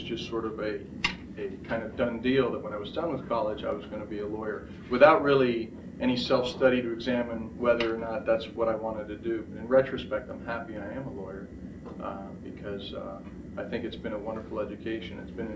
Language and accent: English; Miami, Florida, United States; moved away as an adult; And then I was born and raised in Miami, attended public school in Miami, Florida, and came out to Dallas sight unseen in 1986 to accept the scholarship at SMU.